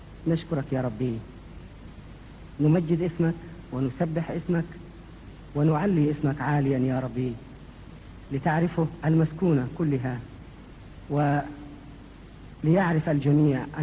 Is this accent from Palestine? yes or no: no; Egypt; moved away; إحنا اللي جينا من مصر وتركنا وطننا ورانا من جراء العذابات والاضطهاد